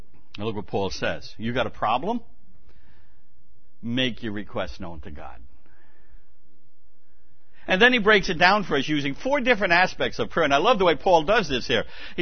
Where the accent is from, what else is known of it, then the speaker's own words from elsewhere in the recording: New York, United States; also born or lived in Manhattan; look, I was born in Manhattan. You can't get any more New York than being born in Upper Manhattan, and I've lived here on Long Island my whole life.